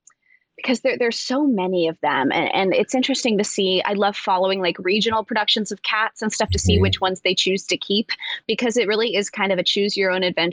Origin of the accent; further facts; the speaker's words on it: Las Vegas, Nevada, United States; I'm from Las Vegas.